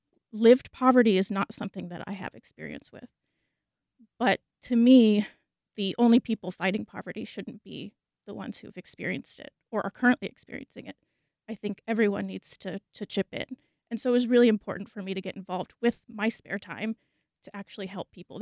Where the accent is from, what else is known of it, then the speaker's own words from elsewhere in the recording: Jacksonville, Florida, United States; I am from Jacksonville, born and raised.